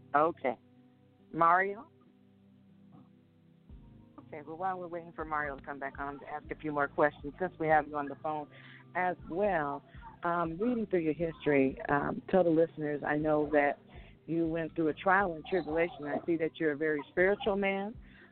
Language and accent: English; Springfield, Illinois, United States; also born or lived in Chicago; now in Minnesota, United States; Springfield, Illinois, by way of Chicago, and then I've been in Minnesota since 1986, so now I'm a Minnesotan.